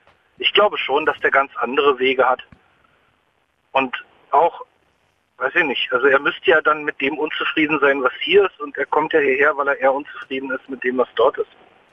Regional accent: Germany; wir haben ja sowieso als Deutsche immer ein Riesenproblem, auf irgendwas stolz zu sein, was mit unserem Land zu tun hat.

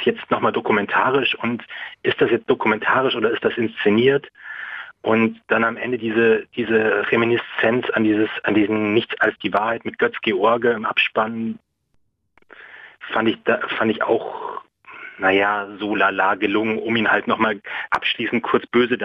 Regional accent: Munich, Bavaria, Germany; nachdem ich komme aus München

